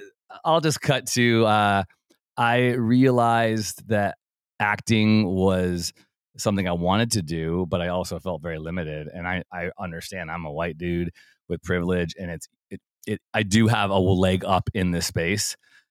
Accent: Illinois, United States; I grew up in Illinois, quasi Italian Catholic.

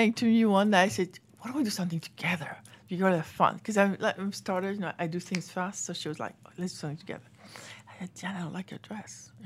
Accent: Paris, Île-de-France, France; In Paris.

